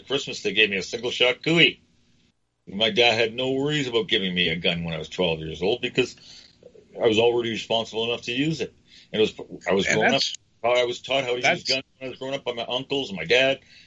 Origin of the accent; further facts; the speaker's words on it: Toronto, Ontario, Canada; I mean, I grew up in Toronto